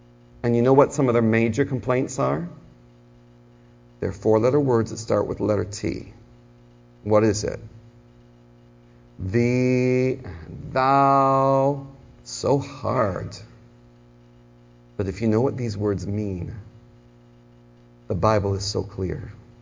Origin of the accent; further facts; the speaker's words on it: Michigan, United States; also born or lived in Alabama; I'm a Michigander and proud of it, but I have documentation showing that I was born in Alabama and have the right to interpret this like a southerner.